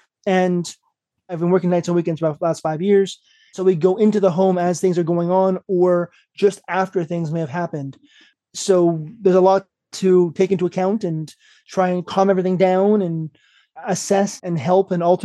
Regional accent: Montreal, Quebec, Canada; So a little bit about me. I grew up in Montreal, Canada.

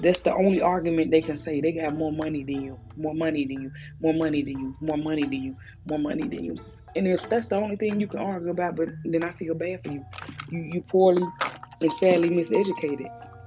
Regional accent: the South, United States; People gonna look at y'all side. I'm from the South, so I know.

